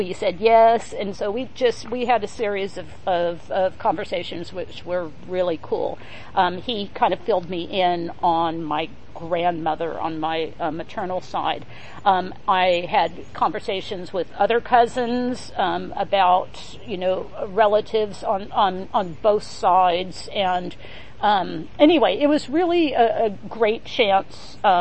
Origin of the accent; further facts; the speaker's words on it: Tulare, California, United States; born there; I was born in the Central Valley in the small town of Tulare.